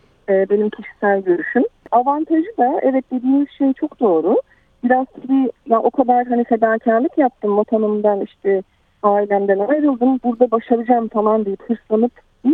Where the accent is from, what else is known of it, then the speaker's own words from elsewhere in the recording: Black Sea Region, Turkey; now in Australia; Bir mercimek çorbası bile bizde Karadeniz'de farklı yapılıyor.